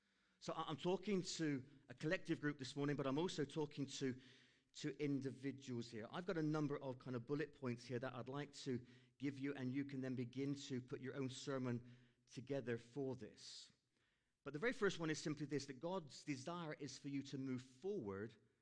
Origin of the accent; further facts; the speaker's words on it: South West England, United Kingdom; I'm Cornish. All right? So when you've got the combination of someone who has dyslexia, but they're also Cornish